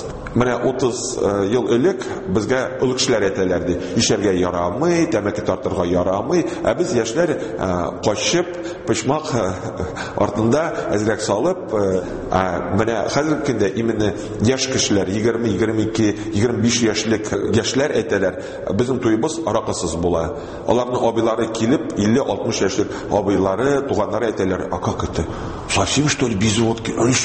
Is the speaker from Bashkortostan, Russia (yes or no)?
no; Kazan, Tatarstan, Russia